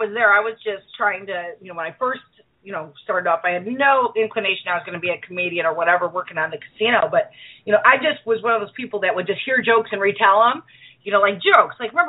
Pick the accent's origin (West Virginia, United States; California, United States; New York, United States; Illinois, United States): Illinois, United States; Chicago; Well, I'm from Chicago. I am born and raised in Chicago.